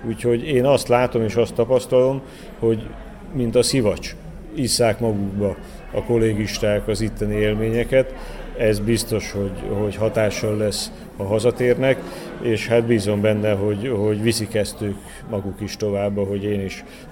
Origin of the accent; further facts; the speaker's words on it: Sopron, Győr-Moson-Sopron, Hungary; born there; én magam Sopronban születtem, a leghűségesebb város polgáraként